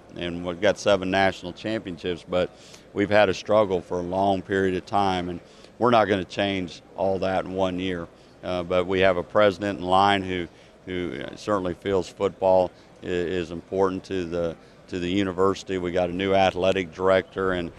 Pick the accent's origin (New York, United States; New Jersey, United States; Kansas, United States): Kansas, United States; I grew up in Kansas